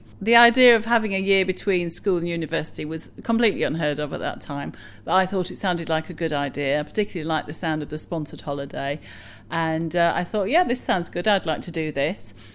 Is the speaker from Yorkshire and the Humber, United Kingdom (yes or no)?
yes; Leeds, Yorkshire and the Humber, United Kingdom; now in London, United Kingdom; I live in North London. Originally, I'm from Leeds.